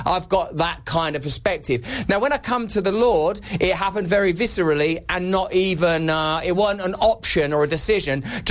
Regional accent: England, United Kingdom; because I'm an Englishman in your beautiful country.

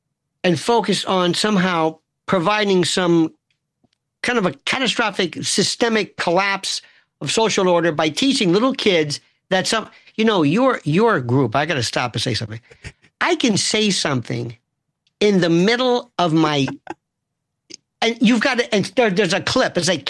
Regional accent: Florida, United States; Yesterday in my native Florida, I'm not from Florida, I'm from Florida.

